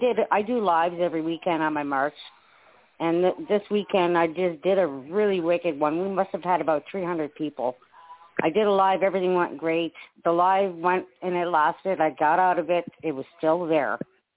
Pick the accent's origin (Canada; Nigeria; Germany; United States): Canada; Ottawa, Ontario; Like, I'm from Ottawa, and... I can't fathom what he's done to our city.